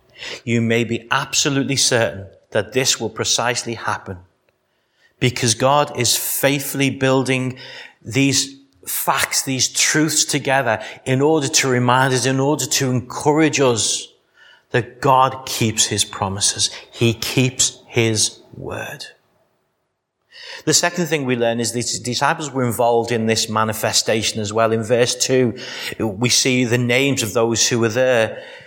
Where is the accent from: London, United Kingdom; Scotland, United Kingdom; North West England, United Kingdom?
North West England, United Kingdom; Wallasey; I came from Wallasey, and these are the places, and these are the individuals, and these are things, it verified to him that I knew Wallasey.